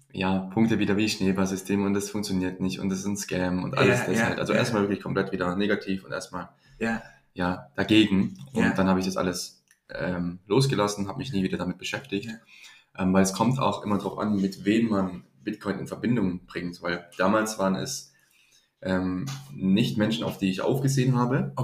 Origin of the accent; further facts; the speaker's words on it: Baden-Württemberg, Germany; ich komme aus dem Raum Stuttgart